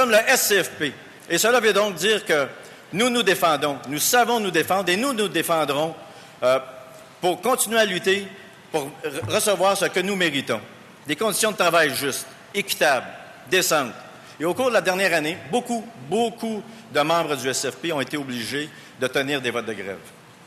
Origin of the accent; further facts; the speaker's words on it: Montreal, Quebec, Canada; Je viens de Montréal.